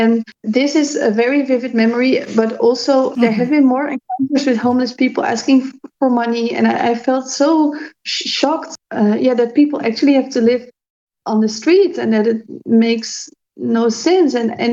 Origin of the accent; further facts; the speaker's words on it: Netherlands; I grew up in a provincial city that has about 250,000 inhabitants. I don't know if you're familiar with that, but in the Netherlands, we don't have huge cities. So this is already the sixth or the seventh biggest city in the country. It's a very small country where I'm from.